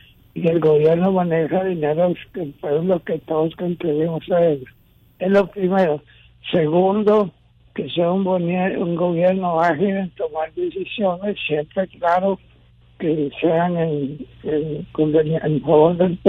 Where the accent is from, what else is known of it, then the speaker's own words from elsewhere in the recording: Honduras; antes que ser banquero, soy hondureño.